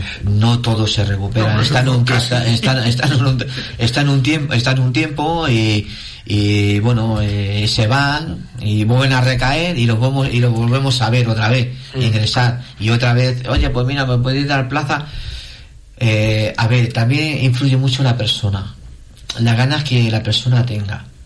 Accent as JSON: {"language": "Spanish", "town": "Madrid", "region": "Community of Madrid", "country": "Spain", "tie": "born or raised there", "said": "si yo voy ahora a mi barrio a Madrid, yo nací en Madrid"}